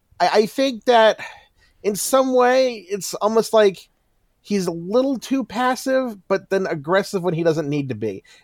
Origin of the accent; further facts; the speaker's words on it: Baltimore, Maryland, United States; I'm from Baltimore